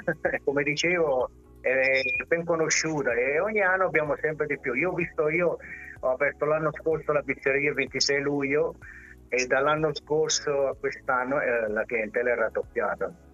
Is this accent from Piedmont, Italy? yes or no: no; Ischia, Campania, Italy; moved away; Sì, io vengo da Ischia, sono 40 anni che sono qua.